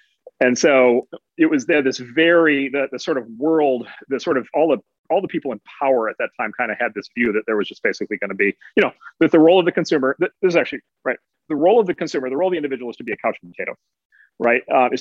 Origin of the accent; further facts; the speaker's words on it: Midwest, United States